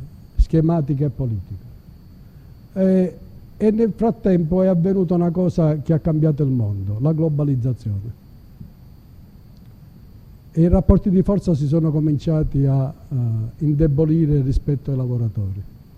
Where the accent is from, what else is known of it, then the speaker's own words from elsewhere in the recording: Termini Imerese, Sicily, Italy; Io sono di Termini Imerese.